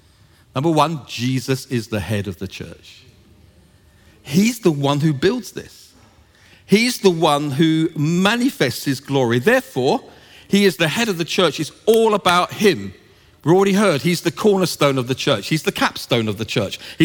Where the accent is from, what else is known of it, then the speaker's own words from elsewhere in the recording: England, United Kingdom; Sorry, I'm English.